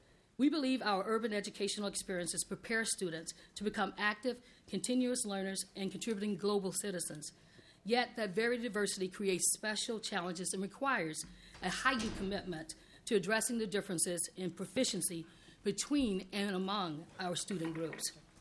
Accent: Selma, Alabama, United States; And I must say, 2050 looks much different than my world growing up in Selma, Alabama.

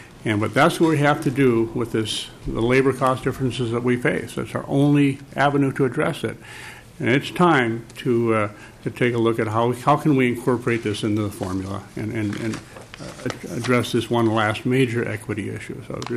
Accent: Walker, Minnesota, United States; when I do the same thing on the house I own in my hometown of Walker.

